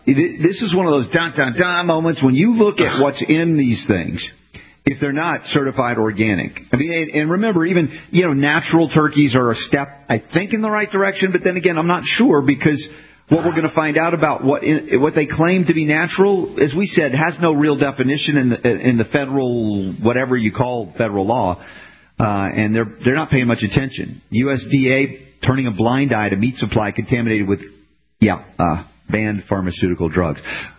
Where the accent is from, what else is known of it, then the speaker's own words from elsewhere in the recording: United States; That was me growing up in America.